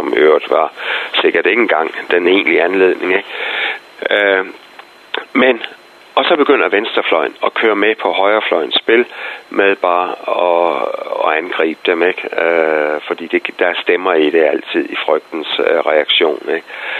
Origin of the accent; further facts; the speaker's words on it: Central Denmark Region, Denmark; now in Copenhagen, Denmark; jeg voksede op i ude i Vestjylland, ikke, eller min naboer her i København